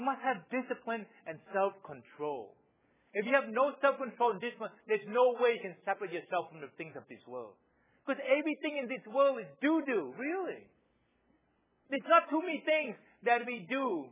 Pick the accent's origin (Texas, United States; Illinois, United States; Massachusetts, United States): Massachusetts, United States; Boston; Because I'm from Boston, right? I mean, all the great teams from Boston, right?